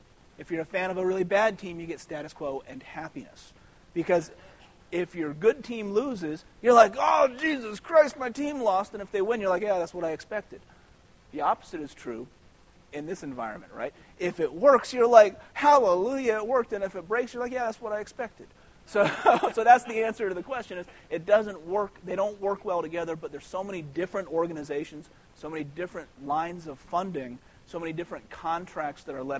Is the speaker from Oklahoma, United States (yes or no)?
no; Tampa, Florida, United States; It's like being I'm from Tampa.